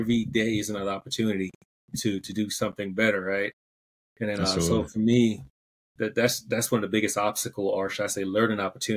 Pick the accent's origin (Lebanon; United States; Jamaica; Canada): Jamaica; Saint Elizabeth; So I come from St. Elizabeth, the Southwest region. St. Elizabeth, the area they call it breadbasket of Jamaica. Mostly known for grown produce.